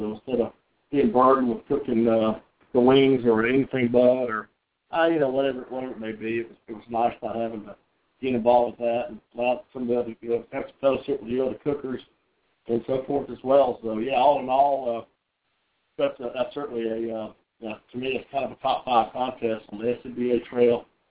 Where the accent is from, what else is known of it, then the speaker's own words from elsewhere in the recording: Aiken, South Carolina, United States; I mean, it's my hometown here, but it is a nice setting down there.